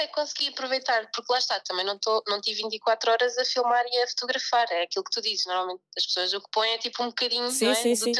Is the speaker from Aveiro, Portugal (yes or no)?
no; Barreiro, Setúbal, Portugal; now in Lisbon, Portugal; Não, eu estou em Lisboa, sou do Barreiro.